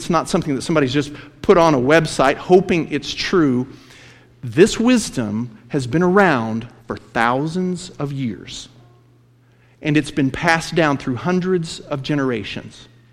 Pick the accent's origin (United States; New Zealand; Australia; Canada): United States; Texas; I grew up in West Texas around ranchers.